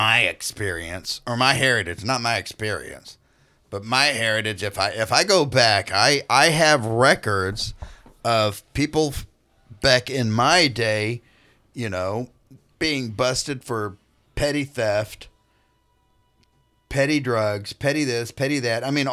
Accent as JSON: {"language": "English", "region": "Texas", "country": "United States", "said": "No, I'm a Texan. But y'all can be American."}